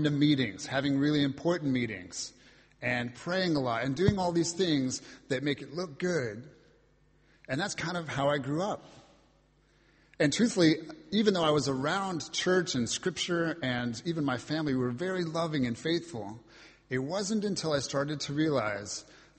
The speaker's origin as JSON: {"language": "English", "country": "United States", "accent": "American", "said": "I'm American, so I sound American, and I say Isaiah"}